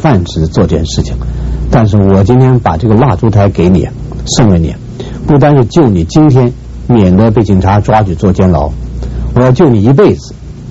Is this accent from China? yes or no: yes; China; 我们中国人也是强调这个离旅而忘啊